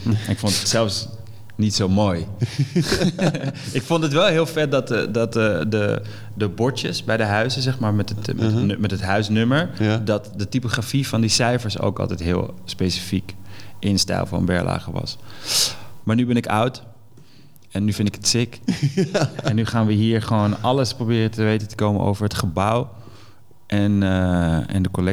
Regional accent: Amsterdam, North Holland, Netherlands; Ik ben opgegroeid in de Pijp in Amsterdam.

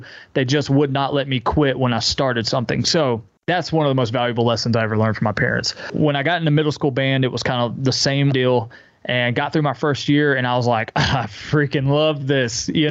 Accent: Spartanburg, South Carolina, United States; also born or lived in Hilton Head Island / Beaufort; I was born in Hilton Head Island, and we lived in Beaufort for a while. And then dad's job moved us to the upstate in Spartanburg when I was like six, I think.

